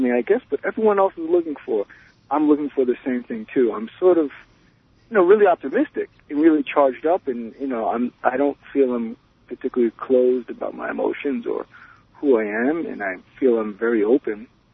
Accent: Queens, New York, United States; born or raised there

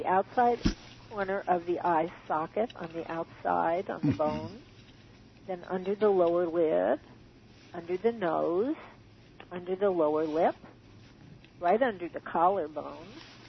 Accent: New York, United States; well, you know, I was brought up in New York in a small apartment

